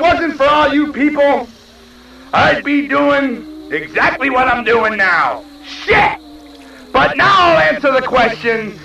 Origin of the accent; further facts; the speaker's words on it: Detroit, Michigan, United States; And I'm from, I'm from Detroit. And I'm 42 years old, Jeff.